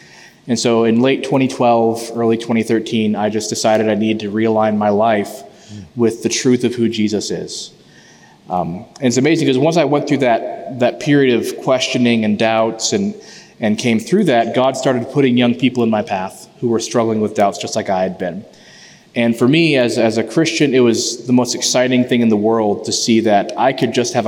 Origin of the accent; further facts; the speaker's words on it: Fort Kent, Maine, United States; Yeah, I was born in Fort Kent, Maine, right on the border with Canada, basically. Raised in Maine by really loving parents, Christian parents.